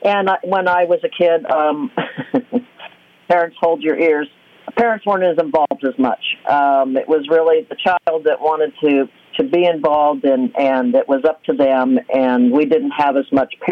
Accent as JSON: {"language": "English", "region": "California", "country": "United States", "tie": "born or raised there", "said": "I grew up in Southern California that had wonderful opportunities when I was 7"}